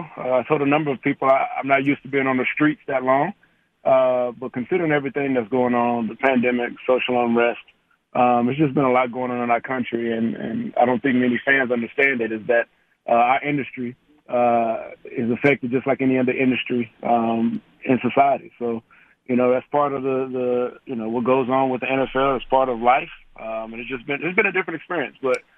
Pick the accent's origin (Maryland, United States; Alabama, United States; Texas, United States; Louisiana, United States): Texas, United States; Mexia; growing up in Mejia, man, it was very simple, very, very small town, 7,500 people in my hometown, a couple stoplights. Everybody knew everybody.